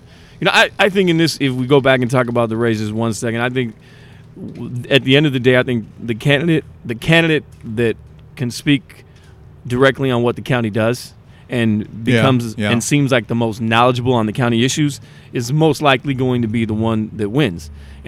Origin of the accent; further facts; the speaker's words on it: Hayward, California, United States; Look, man, I was from Hayward.